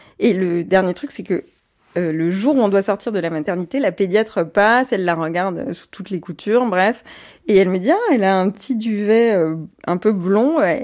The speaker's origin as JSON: {"language": "French", "region": "Guadeloupe", "country": "France", "tie": "born or raised there", "said": "Quand je suis en Guadeloupe, ça dépend ce qu'on a envie que je sois, puisque j'ai grandi en Guadeloupe."}